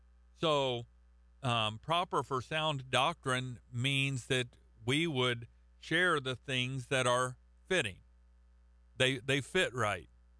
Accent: Oklahoma, United States; I'm from Oklahoma, and no, not everybody in Oklahoma rides a horse and wears a cowboy hat

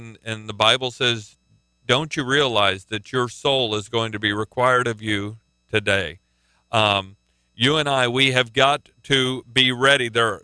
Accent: Oklahoma, United States; I'm from Oklahoma, and last weekend there were a bunch of people gathered for the homecoming parade at Oklahoma State University

